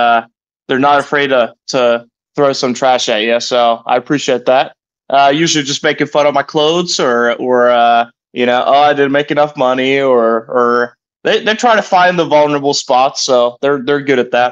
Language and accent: English; Norway; Well, I would say like, when I grew up in Norway and even coming to school here in my first few years